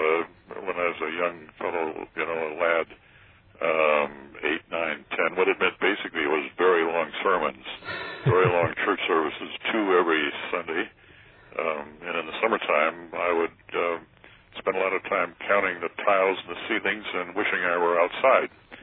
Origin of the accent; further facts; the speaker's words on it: North and South Dakota, United States; Well, I grew up in North and South Dakota, and their education opportunities in those days, we're talking a long time ago, we're talking the 40s, 1940s, were a little thin in the ground.